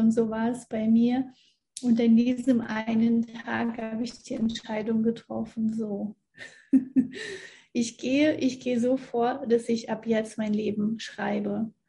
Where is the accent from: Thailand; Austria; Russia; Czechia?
Russia; moved away as an adult; now in Germany; Ursprünglich komme ich aus Russland, also ich wurde in Russland geboren. Wir sind mit 18 Jahren, also wo ich 18 Jahre alt gewesen bin, sind wir nach Deutschland